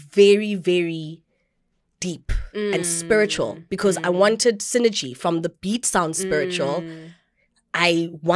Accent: Gqeberha, Eastern Cape, South Africa; We grew up in Gqeberha

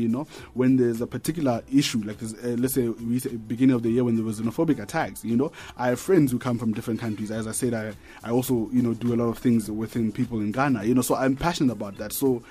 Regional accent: Atamelang, North West, South Africa; I come from Northwest, from a township called Atamelang. I'm this side by virtue of educational ambition and career prospects.

